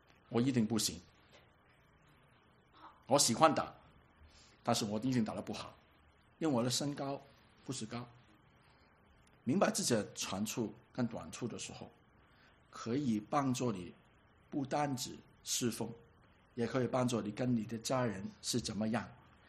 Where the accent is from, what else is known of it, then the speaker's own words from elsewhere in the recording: Hong Kong; Chinese is a second language; moved away as an adult; now in Vancouver, Canada; 你知道我是香港人啊，我很年纪比较大一点才来在加拿大的时候，所以我现在可以讲英文已经是感谢神的了。没有办法讲英文，我总有口音的